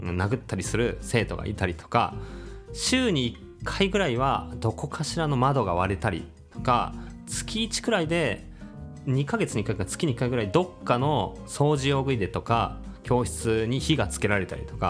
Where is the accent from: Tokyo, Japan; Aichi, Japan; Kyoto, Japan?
Tokyo, Japan; Tachikawa; 僕立川市っていう東京の西側出身なんですけど、